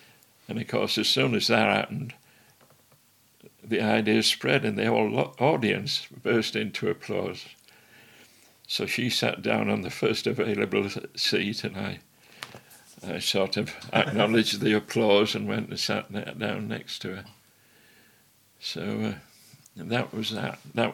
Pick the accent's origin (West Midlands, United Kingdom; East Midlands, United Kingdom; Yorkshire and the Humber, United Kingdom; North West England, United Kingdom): Yorkshire and the Humber, United Kingdom; Kirk Sandall; Well, I was born in Kirksandel, so I went to the infant and the junior school there, which is the next village here.